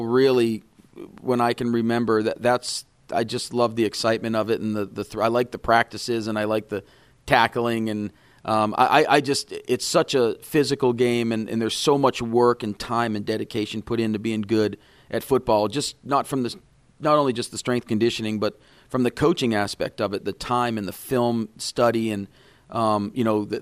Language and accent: English; Marco Island, Florida, United States; now in Mobile, United States; Her and I grew up in South Florida. I grew up on the beach. I grew up on Marco Island.